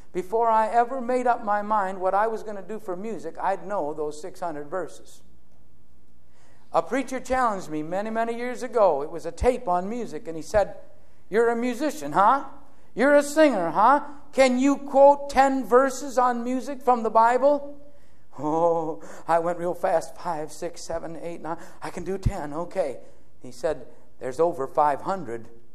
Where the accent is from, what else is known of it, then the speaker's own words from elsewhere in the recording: United States; because we grew up in America, even though we may not all be Christians, we grew up in America